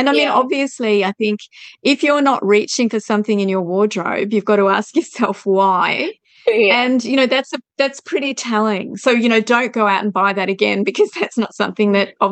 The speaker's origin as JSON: {"language": "English", "town": "Melbourne", "region": "Victoria", "country": "Australia", "said": "I'm from Melbourne, but right now I'm living in regional Victoria."}